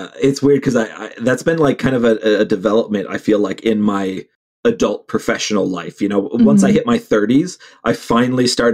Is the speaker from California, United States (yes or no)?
no; Ohio, United States; I grew up in like one of the few corners of Ohio that's kind of rolling and kind of...